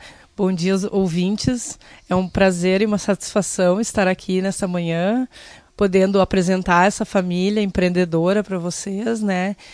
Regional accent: Tenente Portela, Rio Grande do Sul, Brazil; Eu sou natural de Tenente Portela, no noroeste do estado, né? Mas eu saí de casa nova para estudar, fiz agronomia na URGS, em Porto Alegre

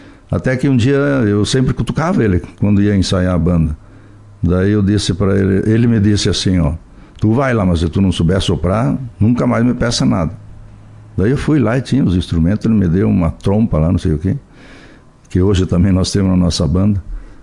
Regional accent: Paraí, Rio Grande do Sul, Brazil; now in Marau, Brazil; quando me dei conta que eu nasci em Paraí, vamos dizer, né? Me conheci como criança ali

